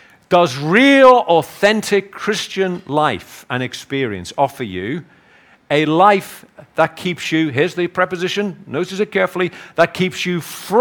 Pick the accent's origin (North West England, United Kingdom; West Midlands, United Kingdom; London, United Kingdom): North West England, United Kingdom; Liverpool; I come from Liverpool. I can't help that.